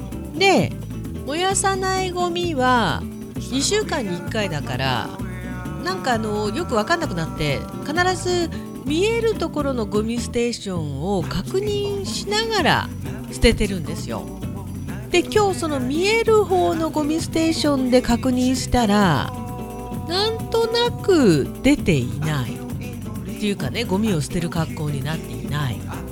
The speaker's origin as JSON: {"language": "Japanese", "region": "Hokkaido", "country": "Japan", "tie": "born or raised there", "said": "私はね、根っからのどさんこだよね。"}